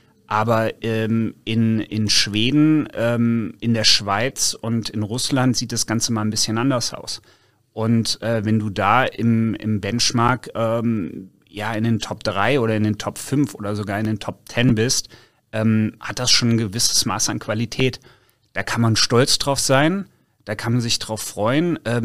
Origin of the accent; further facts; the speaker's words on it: Hesse, Germany; born there; Also ich bin gebürtiger Nordhesse und in Nordhessen ist die Welt nicht so kölsch froh und glücklich wie man das hier hat.